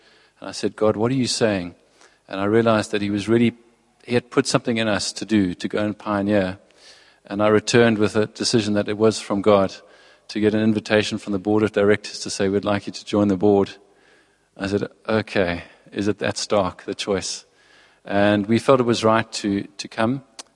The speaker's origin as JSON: {"language": "English", "country": "South Africa", "accent": "South African", "said": "From my accent, you can hear that I come from South Africa, not Australia."}